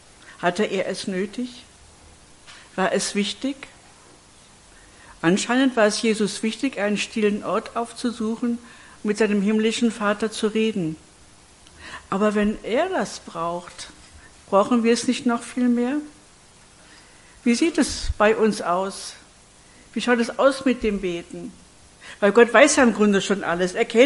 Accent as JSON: {"language": "German", "town": "Augsburg", "region": "Bavaria", "country": "Germany", "also_born_or_lived": "Penzberg", "said": "Inzwischen wohne ich ja in Augsburg seit 4 Jahren. Es ist halt meine Heimat. Ich war sehr gerne in Penzberg. Aber als ich krank wurde, hat meine Familie gesagt, komm zurück nach Augsburg. Und so bin ich nach Augsburg gezogen."}